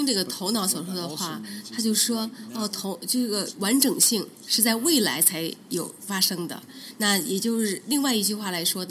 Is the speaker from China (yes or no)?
no; United Kingdom; now in London, United Kingdom; 就是我作为一个英国人，我就觉得这个城市已经发生了变化了